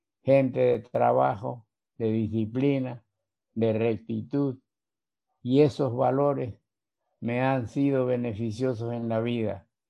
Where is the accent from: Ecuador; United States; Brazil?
Ecuador; Cojimíe, Manabí; also born or lived in Bahía de Caráquez; por compromiso laboral de mi padre nos trasladamos a Cojimíe, en donde permanecí hasta 1944 y de ahí nos trasladamos a Guayaquil. Yo soy nacido en Bahía de Caracas en el año 1930.